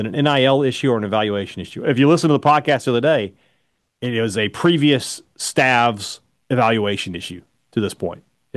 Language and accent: English; Vicksburg, Mississippi, United States; in my hometown of Vicksburg, go to the Beechwood